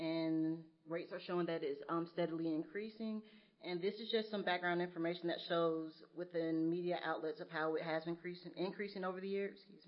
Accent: West Virginia, United States; from West Virginia

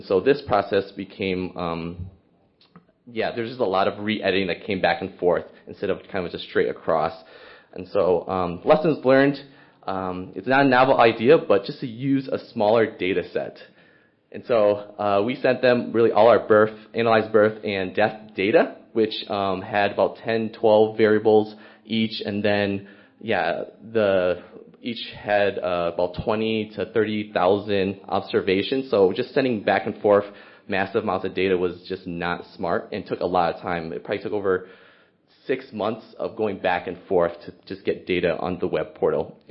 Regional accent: Cook County, Illinois, United States; I'm from Cook County, Illinois, which serves Chicagoland area. So except for Chicago, so suburban Cook County.

